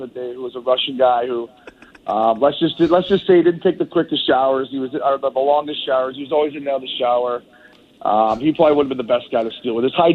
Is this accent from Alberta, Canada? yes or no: no; Port Hope, Ontario, Canada; growing up in Port Hope, Ontario, just down the road from Toronto.